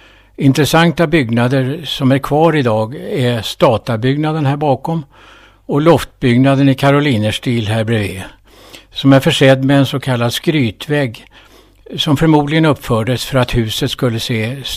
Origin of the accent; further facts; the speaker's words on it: Värmland, Sweden; born there; Jag är också född i Värmland. Jag minns inte så mycket därifrån.